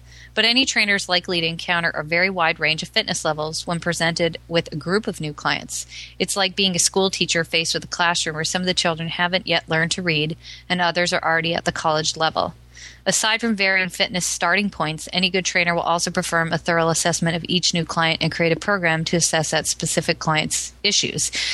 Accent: Canada; I'm Canadian, and I grew up with canola fields all around me

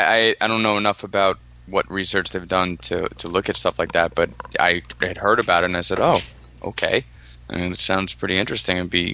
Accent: New York, United States; Dude, I'm from New York.

